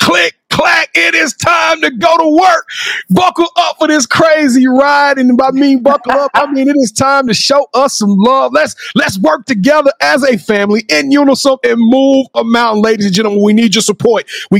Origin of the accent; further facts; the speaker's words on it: Louisiana, United States; I'm from Louisiana.